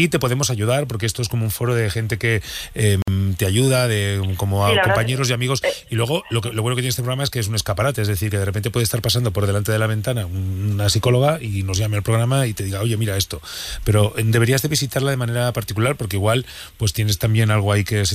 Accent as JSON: {"language": "Spanish", "town": "Burgos", "region": "Castile and León", "country": "Spain", "said": "está una parte de ella grabada en mi tierra, en Burgos"}